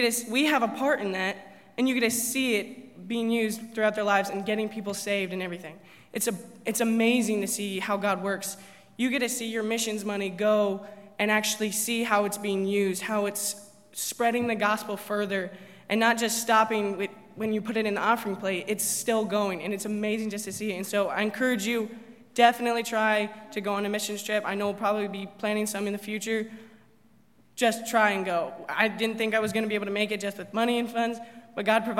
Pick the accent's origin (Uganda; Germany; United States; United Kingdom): Uganda; born there; But anyway, I was born in Uganda, and I didn't remember a whole lot just because I was so young.